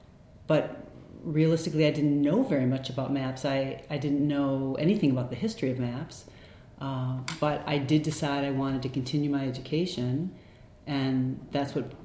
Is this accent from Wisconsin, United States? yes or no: no; Rochester, Minnesota, United States; also born or lived in New York; I was born in New York, and as a young elementary school student, my brother and I and my family moved to Minnesota. So I grew up my formative years in Rochester, Minnesota. My parents are both from New York City.